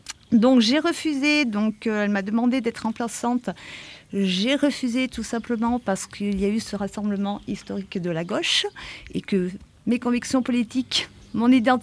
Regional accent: La Chapelle-en-Vercors, Auvergne-Rhône-Alpes, France; donc je suis suppléante d'Angéline Manca, d'hiver gauche, originaire de la Chapelle en Vercors, maman de 5 enfants. Je réside à Aubenasson

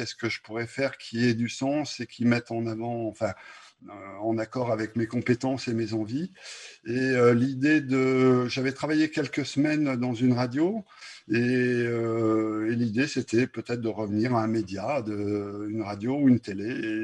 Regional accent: Grenoble, Auvergne-Rhône-Alpes, France; je suis arrivé depuis un an dans la Drôme. Je viens de Grenoble, en fait, même si j'ai des attaches dans la région, à Annonay notamment.

